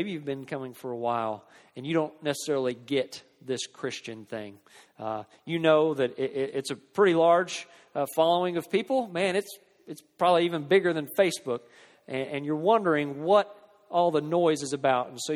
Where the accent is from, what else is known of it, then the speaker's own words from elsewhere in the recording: Oklahoma, United States; Now, I am from Oklahoma, and I don't understand some of you Kentucky fans